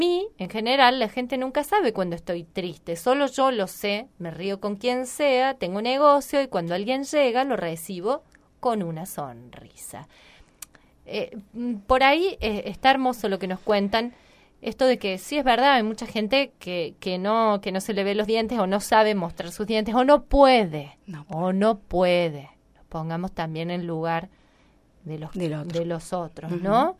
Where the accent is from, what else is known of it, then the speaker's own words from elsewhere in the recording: Puerto Madryn, Chubut, Argentina; de Puerto Madryn.